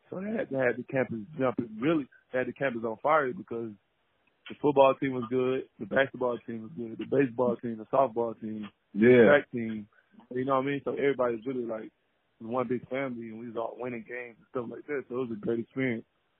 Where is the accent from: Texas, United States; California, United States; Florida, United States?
Texas, United States; Houston; it was a culture shock for me because I was coming from Houston, big city.